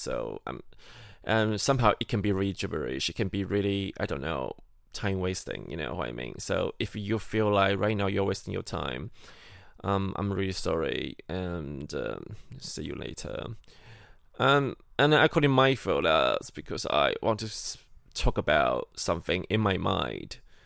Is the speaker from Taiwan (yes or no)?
yes; Taiwan; from Taiwan, if you know me.